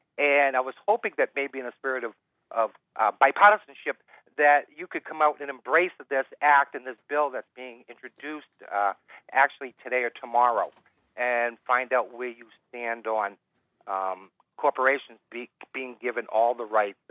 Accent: Lynn, Massachusetts, United States; Yes, I'm from Lynn, and playing on the other side of the team.

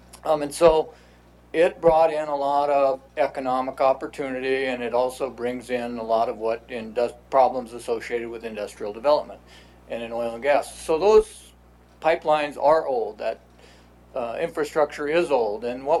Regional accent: Kenai, Alaska, United States; You know, I grew up in Kenai when that was all happening.

